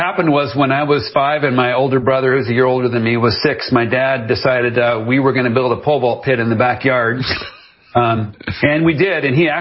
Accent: Inglewood, California, United States; born there; I was born in Inglewood, California.

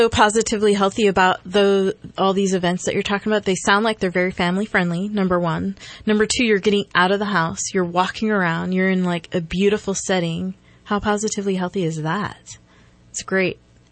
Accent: San Jose, California, United States; I know that growing up in San Jose and getting a lot of the history from Luther Burbank, going to that school and all the history, that was good, huh?

